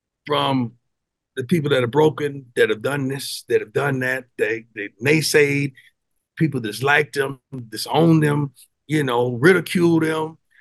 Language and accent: English; Florida, United States; First of all, I'm from Florida. So we had dog tracks. growing up in Florida.